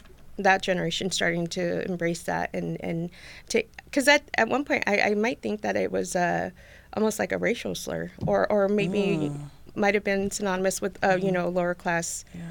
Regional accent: San Diego, California, United States; oh, I'm from San Diego.

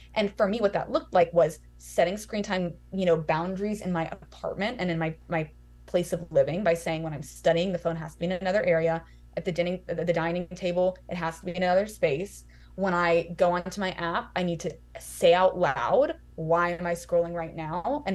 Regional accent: Birmingham, Alabama, United States; I'm from Alabama, so it's in my veins.

